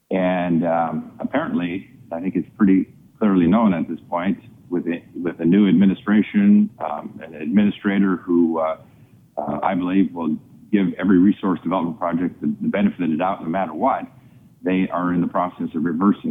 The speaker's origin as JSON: {"language": "English", "region": "Alaska", "country": "United States", "tie": "born or raised there", "said": "And I'm born and raised in Alaska, and I can tell you when I was a kid"}